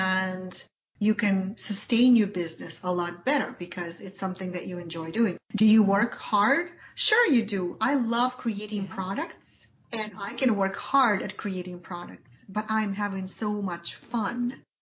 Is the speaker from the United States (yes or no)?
no; Ukraine; moved away as an adult; You know, I came from Ukraine as a classical music teacher, and I had to change my profession so that I could actually support my family here.